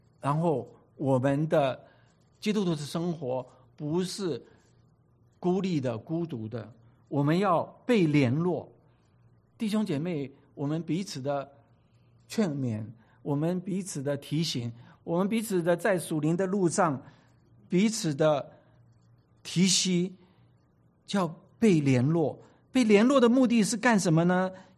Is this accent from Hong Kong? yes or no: no; Taiwan; also born or lived in Jiangsu, China; now in United States; 我是江苏人啊，我在台湾长大，然后我又来美国